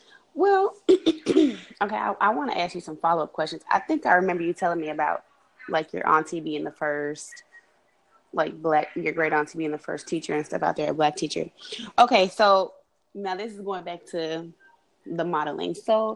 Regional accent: Texas, United States; maybe because I'm from Texas

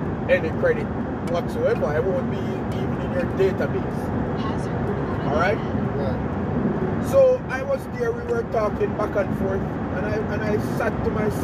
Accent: Jamaica; I told him I'm from Jamaica.

